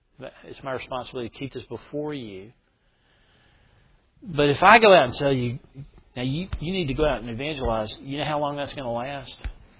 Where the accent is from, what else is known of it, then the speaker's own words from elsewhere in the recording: the South, United States; When I grew up, I grew up in the South.